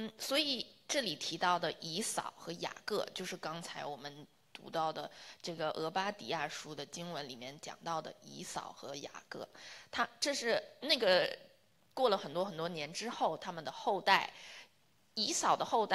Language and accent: Chinese; Beijing, China; 我是个北京人，但是我就是没怎么去过故宫，总是去后面的景山。